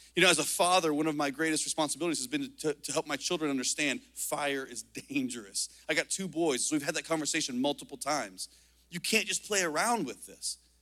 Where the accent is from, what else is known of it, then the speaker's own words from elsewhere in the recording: Indiana, United States; I grew up on a farm growing up in Indiana